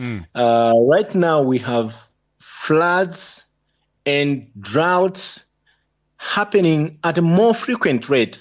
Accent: Zambia; I come from Zambia.

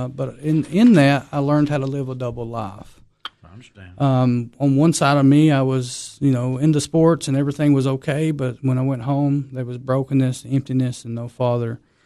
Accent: Smithfield, Tennessee, United States; I was born and raised in DeKalb County, Smithfield, Tennessee.

